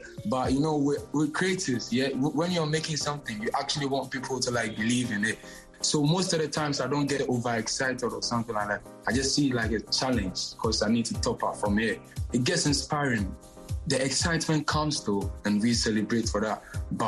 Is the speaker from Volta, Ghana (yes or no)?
no; Konongo, Ashanti, Ghana; I grew up in Konongo Zongo. Like, Zongos are like the slummy part of the hood. You grow up with, like, a bit of aggressiveness.